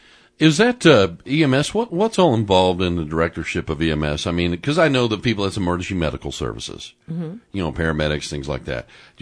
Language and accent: English; Midwest, United States; I was from the Midwest, too, and I'd rather live in the South.